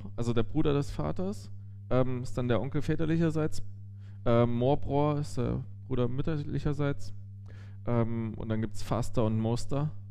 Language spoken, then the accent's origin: German; Saxony, Germany; Das erste Mal, als ich in Leipzig war, ich komme ja auch aus Sachsen